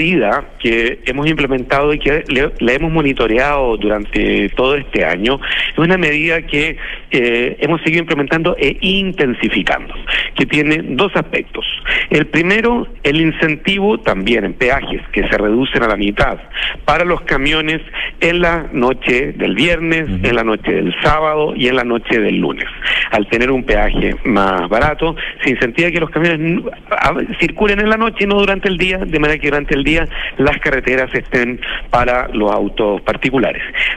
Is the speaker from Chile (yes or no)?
yes; Valparaíso, Chile; yo soy porteño, he vivido parte importante de mi vida en Valparaíso